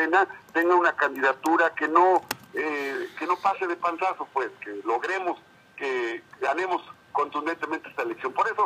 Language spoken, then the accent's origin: Spanish; Puebla, Mexico; hemos vivido 49 años de mi vida en Puebla, soy poblano, mixteco de origen y por adopción política en Acatzingo, donde fui el presidente municipal más joven del estado.